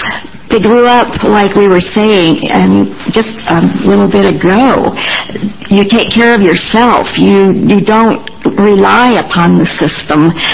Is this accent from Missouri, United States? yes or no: no; Oregon, United States; born there; I came here in 1988. I was born in Oregon and then came back in 1988.